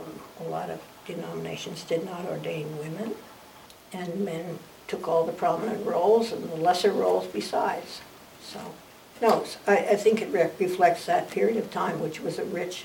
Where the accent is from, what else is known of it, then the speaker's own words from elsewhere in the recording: East Coast, United States; I grew up in the East Coast